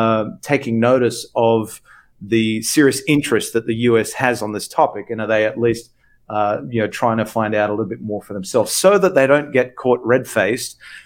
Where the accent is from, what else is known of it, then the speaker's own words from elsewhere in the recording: Australia; I have a right to this information as an Australian taxpayer